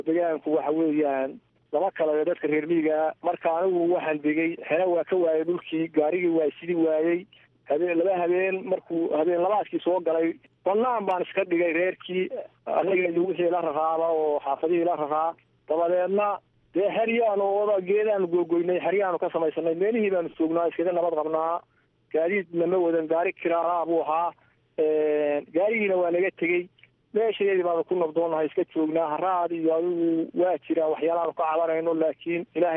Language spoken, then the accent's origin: Somali; Garowe, Nugal, Somalia; Waxaan ka soo guuray aagga garowey u dhexeeya Taleex.